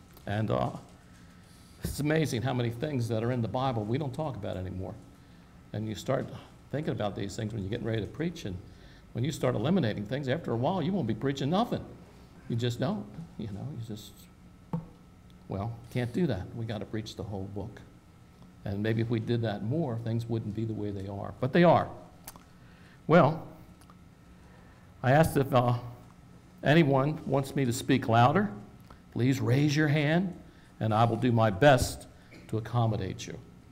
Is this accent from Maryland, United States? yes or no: yes; Maryland, United States; I'm from Maryland.